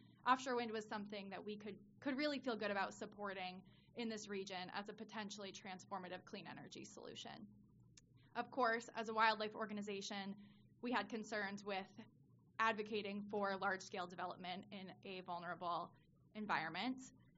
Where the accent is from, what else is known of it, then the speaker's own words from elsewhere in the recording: Newburyport, Massachusetts, United States; I'm based in Newburyport, Massachusetts, which is my hometown